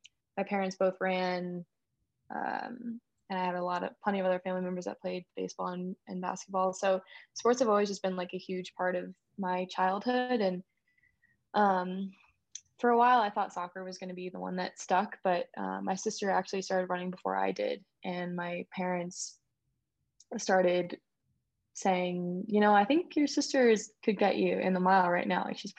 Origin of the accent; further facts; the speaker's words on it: Phoenix, Arizona, United States; also born or lived in Indiana; I was born in Indiana, and my dad was military, so we moved out to Phoenix